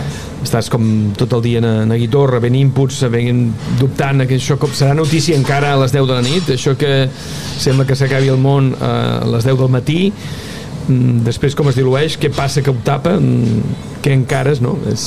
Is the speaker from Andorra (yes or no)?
no; Vila-seca, Catalonia, Spain; Vilaseca, que és el meu poble, i no he superat el càsting.